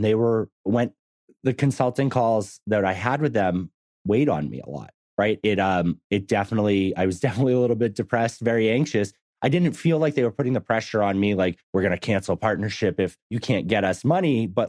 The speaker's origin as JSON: {"language": "English", "region": "Massachusetts", "country": "United States", "tie": "born or raised there", "lives_now": "Texas, United States", "said": "I grew up in Massachusetts. I live in Texas now."}